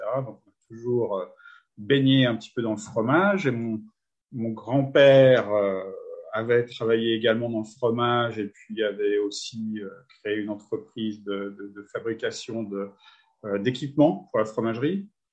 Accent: Nantua, Auvergne-Rhône-Alpes, France; now in Australia; Je viens d'une région de France, d'une petite ville qui s'appelle Nantua, qui se trouve entre Genève et Lyon. Donc c'est le sud, géographiquement c'est le sud du Jura, mais c'est aussi très proche des Alpes, à trois quarts d'heure de Annecy.

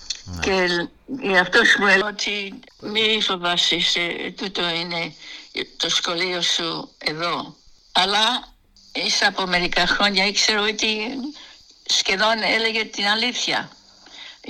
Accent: Sydney, New South Wales, Australia; μεγαλώσαμε όλοι στο Σίδνεϊ και μεγαλώσαμε και δουλεύαμε στο μαγαζί στο King's Cross.

